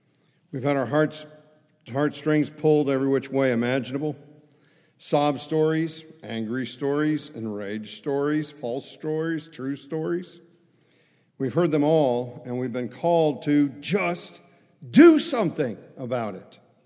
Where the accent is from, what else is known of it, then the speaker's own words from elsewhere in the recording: Chicago, Illinois, United States; So and then on top of it, I'm from Chicago.